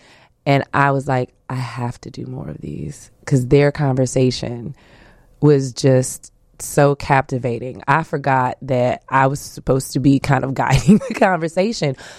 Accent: Inglewood, California, United States; Because, you know, being from Inglewood, growing up in Inglewood...

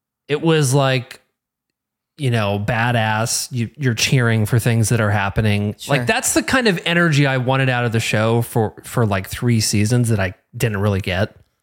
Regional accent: Midwest, United States; Like, growing up in the Midwest, I always gravitated towards shows that got me out of the Midwest.

